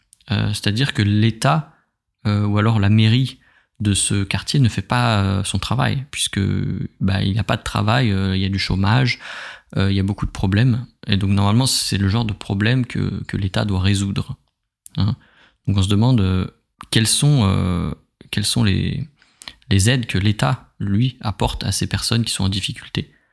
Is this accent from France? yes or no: yes; France; en tant que Français, on cotise, on paye beaucoup de taxes